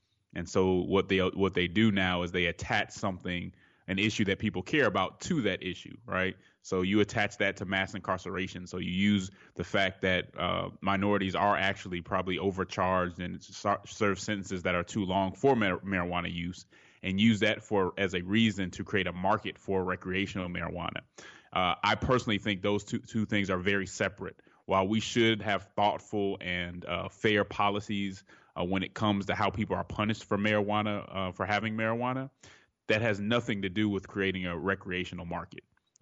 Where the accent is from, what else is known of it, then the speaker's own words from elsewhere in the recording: Denver, Colorado, United States; I'm from Denver, Colorado. When I go home, I don't get back much.